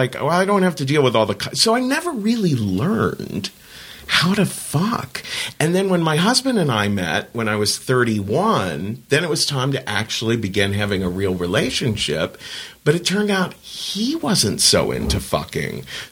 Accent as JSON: {"language": "English", "town": "Cincinnati", "region": "Ohio", "country": "United States", "tie": "born or raised there", "moved": "as an adult", "said": "growing up in Cincinnati, Ohio in the 70s, which was a very conservative town, just being gay felt like abnormal, right?"}